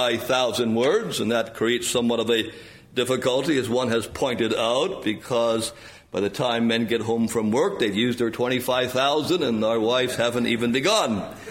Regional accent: Canada; Most Americans, I'm not American, so don't take offense by that, but I'm a Canadian

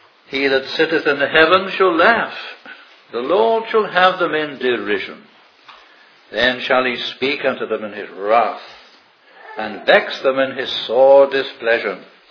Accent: Manchester, North West England, United Kingdom; I came from Manchester, and bombs were flying down on top of Manchester.

